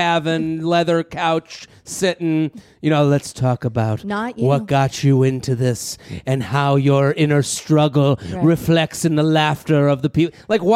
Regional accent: Needham, Massachusetts, United States; I grew up in Needham outside of Boston.

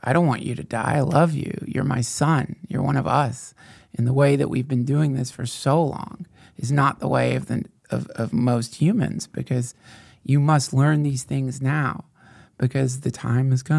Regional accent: Georgia, United States; Coastal Georgia.

